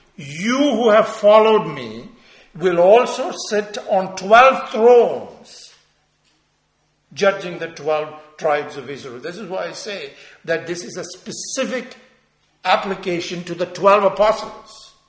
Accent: India; When I was growing up in India

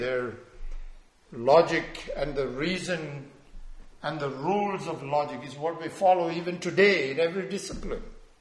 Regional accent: India; not the kind that I grew up with in India

